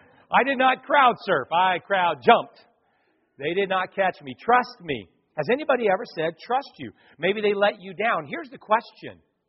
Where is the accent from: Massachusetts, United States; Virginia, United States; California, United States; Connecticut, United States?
California, United States; I grew up in California, and a couple hours from our house was a place called Lake Tahoe.